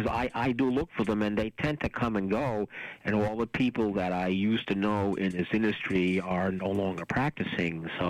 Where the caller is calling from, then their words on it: Allston, Massachusetts, United States; I'm calling from Alston.